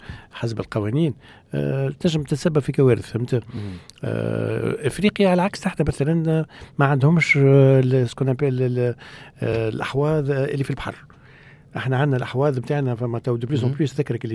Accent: Tunisia; احنا عندنا في تونس التكنولوجي اللي تعلمناها من الامريكان وحطيناها

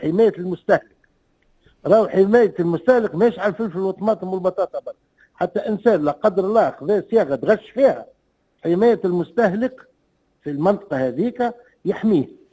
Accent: Tunisia; خاطر الذهب احنا عندنا في تونس غالي شويه بالنسبه لاسباب معينه

